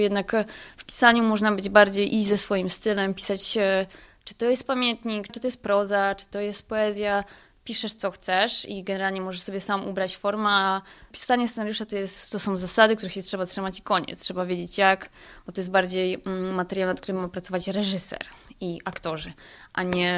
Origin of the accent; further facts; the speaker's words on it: Bolków, Lower Silesian Voivodeship, Poland; Pochodzę z Dolnego Śląska, dokładnie z Bolkowa, takiej tyci małej miejscowości, która jest dość słynna ze swojego zamku